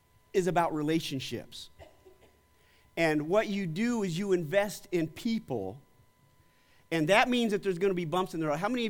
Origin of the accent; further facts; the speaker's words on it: Pennsylvania, United States; I grew up in the Poconos, you know. I mean, most people there are in sweats and have teeth missing.